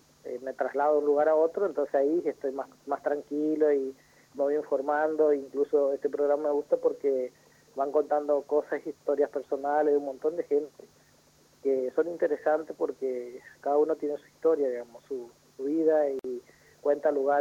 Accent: Formosa, Argentina; Ahora ejerzo la profesión de abogado hace más de 10 años acá en la ciudad donde yo nací.

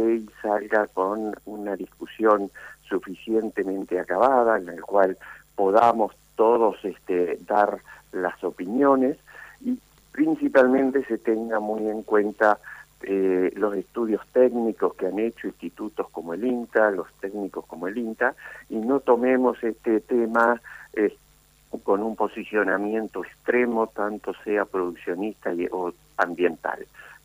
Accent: Rauch, Buenos Aires Province, Argentina; Yo soy de bonaerense, estoy acá en el centro de la provincia de Buenos Aires, lo que sería lo que llamamos la cuenca del Salado y la ciudad de Rauch.

